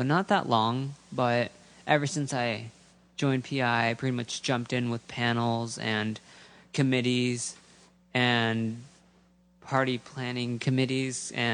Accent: Santa Rosa, California, United States; English is a second language; also born or lived in Mexico; Well, I was born here in Santa Rosa and lived here for quite a while. Up to first grade, I went to Mexico for 2 years, came back, didn't know any English, had to kind of, in like 2 months, relearn it all

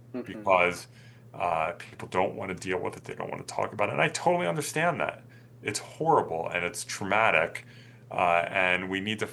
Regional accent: Philadelphia, Pennsylvania, United States; I'm from Philadelphia, so for those who don't know, a hoagie is like a sub.

